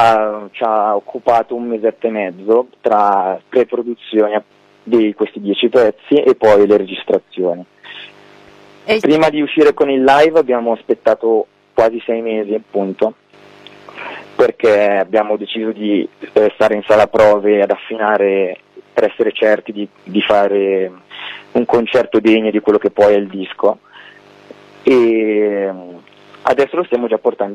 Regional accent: Lecco, Lombardy, Italy; Sì, siamo di Lecco.

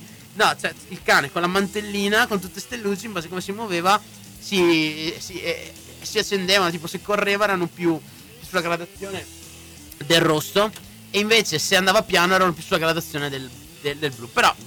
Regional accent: Rome, Lazio, Italy; Sono di Roma.

